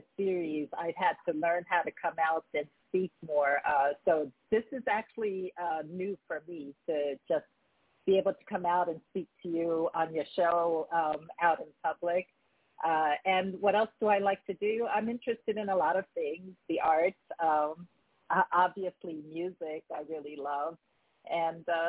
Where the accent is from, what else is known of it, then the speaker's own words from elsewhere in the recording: New Jersey, United States; first language Korean; English is a second language; also born or lived in Japan / South Korea; I grew up in South Jersey, but mainly I'm an Army brat. My father was African-American. He served in the Army, and we lived in Japan and Korea as well. So actually, my first language was not even English. My mother is Korean.